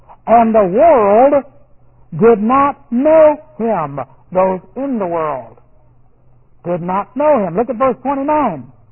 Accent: Texas, United States; But this is where I'm from. I'm from Texas. But I live here.

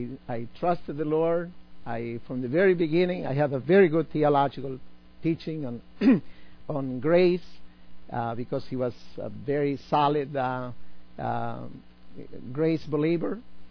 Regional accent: Tingo Maria, Huánuco, Peru; This is a cave going a little bit outside my hometown in Tingo Maria

